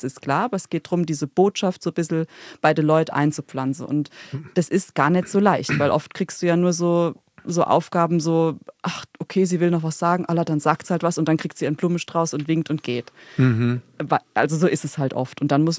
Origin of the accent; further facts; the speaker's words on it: Germany; Und als Deutsche, da ist es dann wirklich, da macht es dann wirklich Sinn